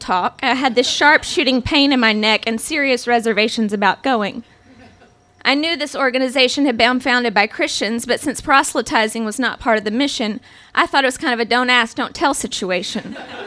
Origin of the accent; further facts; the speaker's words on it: Bible Belt, United States; I was raised Catholic in the Bible Belt, after all